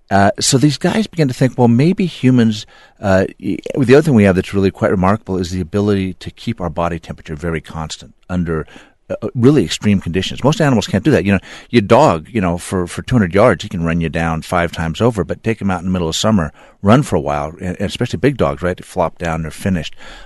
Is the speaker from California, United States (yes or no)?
yes; California, United States; Well, originally I'm from Central California near Fresno. Grew up in a little bitty farming town, you know, no movie theater, no restaurants.